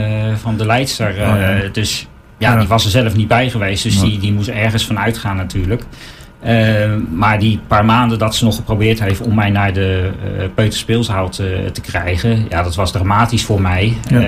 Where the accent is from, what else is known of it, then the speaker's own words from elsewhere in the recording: Delft, South Holland, Netherlands; born there; Ik ben geboren in Delft.